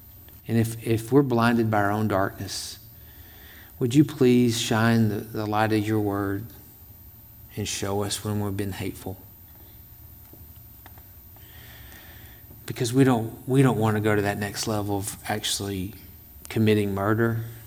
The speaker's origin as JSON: {"language": "English", "region": "Texas", "country": "United States", "said": "But I'm from Texas, so I want to thank you on behalf of all my native Texans for all the volunteers you sent"}